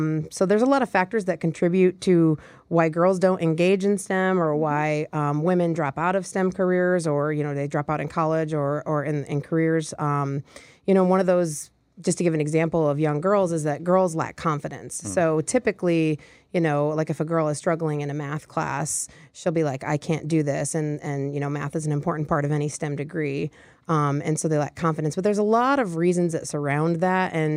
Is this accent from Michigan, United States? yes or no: yes; Michigan, United States; accent: American; I don't think I have an accent. I was raised in Michigan, so some people in Indiana think I have an accent, and I'm like, I don't hear it.